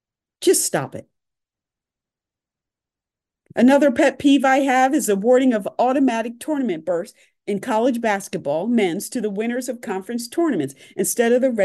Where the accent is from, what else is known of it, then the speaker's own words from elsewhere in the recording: Philadelphia, Pennsylvania, United States; Yes, I'm biased. I'm from Philadelphia.